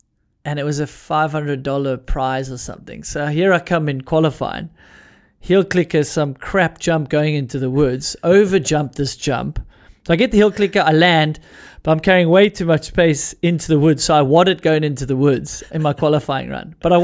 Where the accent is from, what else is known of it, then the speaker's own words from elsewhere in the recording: South Africa; And look, the challenge is, as a South African, the industry's in America, so they're going to back Americans first.